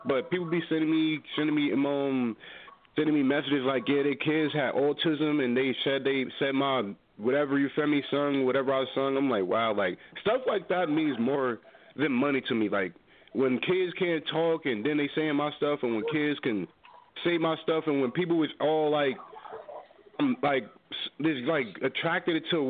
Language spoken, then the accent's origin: English; New Jersey, United States; And he's from Jersey, where I'm from, and like where I'm from Jersey, bro, we all like we clowns, man.